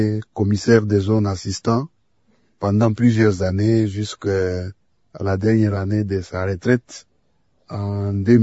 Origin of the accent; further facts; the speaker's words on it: Kasaji, Lualaba, DR Congo; born there; Non, je suis né à Kasaji. À Kasaji, c'est aujourd'hui la deuxième ville de la province du Lualaba.